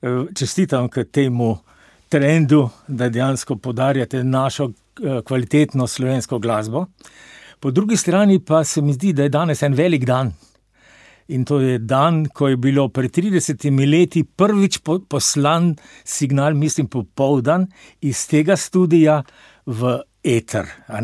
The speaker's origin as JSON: {"language": "Slovenian", "town": "Sevnica", "region": "Lower Sava", "country": "Slovenia", "tie": "born or raised there", "said": "sam izhajam ne iz mesta Ljubljane, ampak iz nekega manjšega podeželskega mesta, a ne? Rojen sem drugač bil iz Sevnice."}